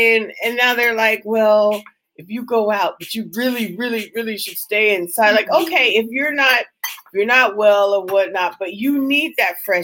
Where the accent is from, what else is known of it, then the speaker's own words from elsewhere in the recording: the West, United States; I'm on the East Coast anyway. You know, I'm from like from the West where we just love each other.